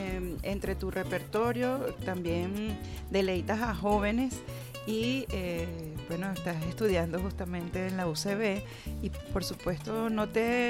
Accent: Venezuela

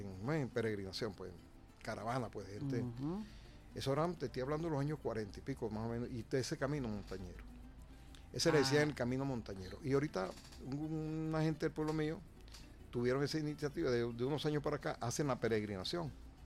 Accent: Valle de San Juan, Nueva Esparta, Venezuela; Valle de San Juan, que es prácticamente el ícono del pueblo mío, del Valle de San Juan, municipio Díaz

